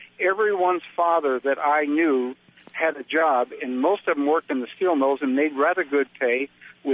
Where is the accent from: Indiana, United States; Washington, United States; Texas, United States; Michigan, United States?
Indiana, United States; Gary; I grew up in Gary, Indiana.